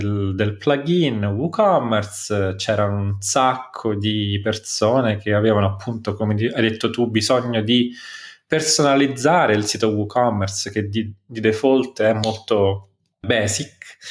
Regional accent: Rome, Lazio, Italy; now in Ireland; finito in Irlanda a lavorare nei cantieri di costruzione delle strade. Da buon romano vado a costruire strade all'estero.

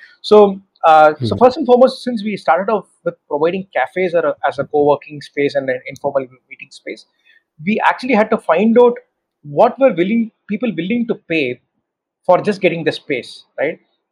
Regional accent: Chennai, Tamil Nadu, India; English is a second language; I'm from Chennai

